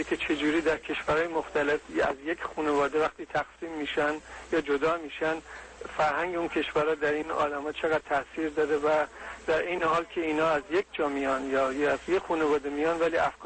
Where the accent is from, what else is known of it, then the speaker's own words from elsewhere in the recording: Iran; من ایرانی هستم و علاقه شدید خودم به سینمای وطن خودم دارم